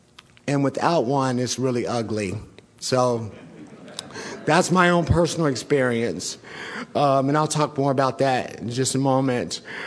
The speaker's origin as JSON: {"language": "English", "town": "Dayton", "region": "Ohio", "country": "United States", "tie": "born there", "said": "So I was born in Dayton, Ohio. I'm biracial."}